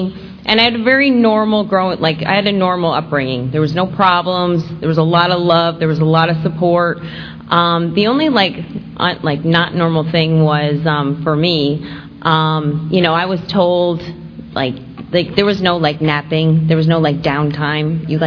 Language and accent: English; New York, United States; I am not from Florida. I was born in New York. I was born in upstate New York. And I grew up with my mom.